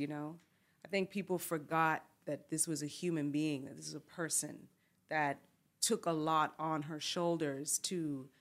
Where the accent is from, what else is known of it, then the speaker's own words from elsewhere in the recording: Canada; And as a Canadian, that's kind of the duality of it